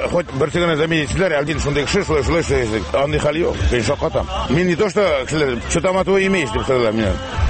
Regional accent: Agryz, Tatarstan, Russia; Мин татар кешесе. Мин татар малае. Мин туып үстем Әгерҗедә.

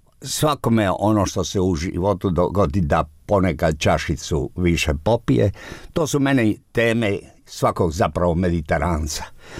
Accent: Dalmatia, Croatia; Ja sam rekao da sam iz Jugoslavije, iz Dalmacije.

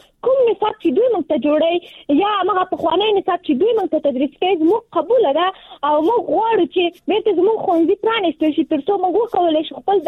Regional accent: Nangarhar, Afghanistan; now in Kabul, Afghanistan; ما د ننګرهار د ولایت نه فعلاً په کابل کې ژوند کوم او زه هم د نهم ټولګي زده کوونکی یم،

